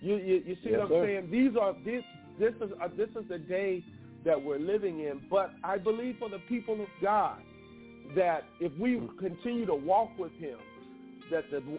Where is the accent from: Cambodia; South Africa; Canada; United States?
United States; Indianapolis, Indiana; I started writing, as a young little boy growing up in Indianapolis.